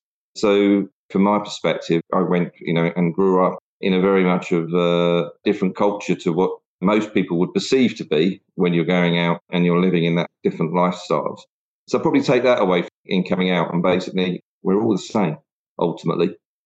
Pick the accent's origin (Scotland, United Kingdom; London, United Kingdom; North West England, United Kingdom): London, United Kingdom; Enfield; also born or lived in Zambia; I am officially a Cockney. I was born in Homerton Hospital, so I can actually put that claim to fame. But family soon moved out to Enfield when I was extremely young. And then we moved to Africa.